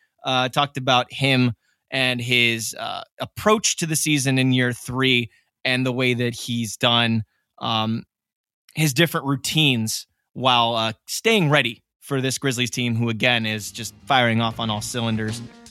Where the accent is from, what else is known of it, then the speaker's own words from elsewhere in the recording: Cleveland, Ohio, United States; And yes, I did tell him I was from Cleveland at the end of the interview and he chuckled.